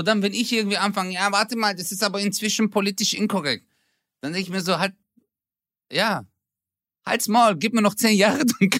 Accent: Turkey; wenn ich schon als Türke Rassismus erlebe

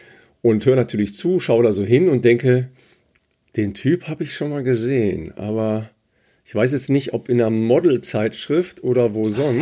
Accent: Dorsten, North Rhine-Westphalia, Germany; das ist die Initiative der Brustkrebslauf in Dorsten. Und ich so, what? Meine Heimat?

